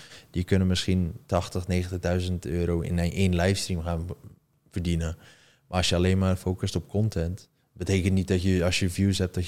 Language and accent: Dutch; Netherlands; Maar dat is niet wat ik denk als Nederlander dat ik aan Chinese Engels ga leren.